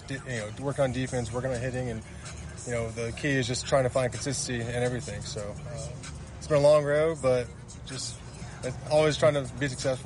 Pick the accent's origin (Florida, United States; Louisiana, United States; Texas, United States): Texas, United States; Dallas; I'd say 2019 I was in the Texas League, and I'm from Dallas, Texas, so a couple of teams were kind of in that area.